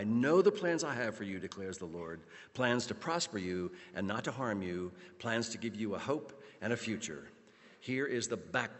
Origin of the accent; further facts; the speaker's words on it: Baltimore, Maryland, United States; now in Elverson, United States; I grew up in Baltimore City, and believe me, we did not make any hay whether the sun was shining or not.